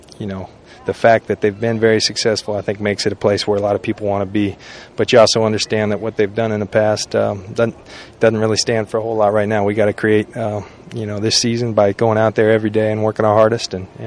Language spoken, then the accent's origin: English; San Diego, California, United States; You know, I'm from San Diego, so in off seasons and whatnot, I've run into Rodney a couple times